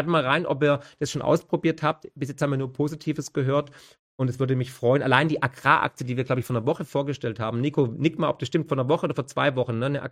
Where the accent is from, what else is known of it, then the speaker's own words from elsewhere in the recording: Baden-Württemberg, Germany; Ich bin ja aus dem Autoländle Baden-Württemberg. Ne? Ich bin ja mit Daimler groß geworden und bin ja sogar noch Häuslebauer.